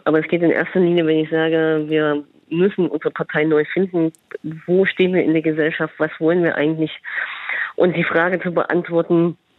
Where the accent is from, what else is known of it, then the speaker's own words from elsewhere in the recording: East Germany, Germany; Ich bin im Osten aufgewachsen, habe im Osten gelebt und lebe nach wie vor im Osten.